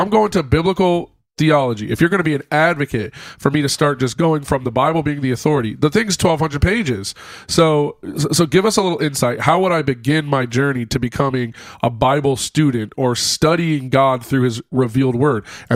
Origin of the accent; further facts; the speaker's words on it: California, United States; I'm from Southern California.